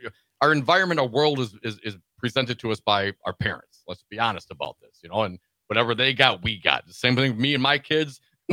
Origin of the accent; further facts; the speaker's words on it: Madison, Wisconsin, United States; growing up in Madison area, Wisconsin.